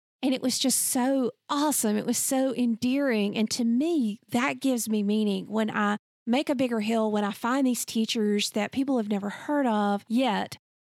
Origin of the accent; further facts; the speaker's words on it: the South, United States; And yes, that's a Southern colloquialism. And I'm from the South in America, and I'm going to own it.